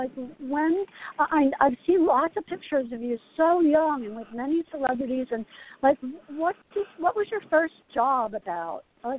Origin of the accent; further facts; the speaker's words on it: Asbury Park, New Jersey, United States; I grew up in Asbury Park, right on Fifth Avenue, not Sunset. But I remember skating on Sunset Lake.